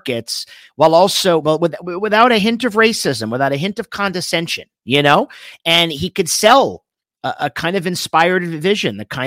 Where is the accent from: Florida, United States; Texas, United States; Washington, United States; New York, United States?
Florida, United States; Miami; I'm originally from Miami, and I went home for Thanksgiving